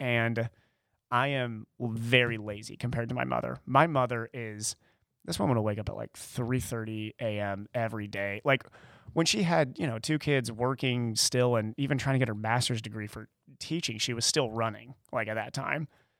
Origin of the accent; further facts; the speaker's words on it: Ohio, United States; But as I grew up in Ohio, I realized the people in Ohio are amazing.